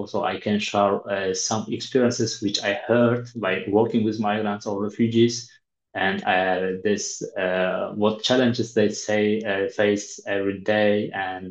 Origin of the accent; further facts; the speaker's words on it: Tajikistan; now in Poland; I'm a refugee from Tajikistan. I've been living in Poland about 7.5 years.